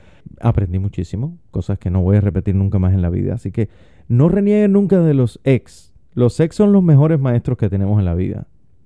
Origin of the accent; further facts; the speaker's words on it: Cuba; moved away; que salí de Cuba y la gente de allá me dice, las cosas en Cuba tú no te imaginas cómo han cambiado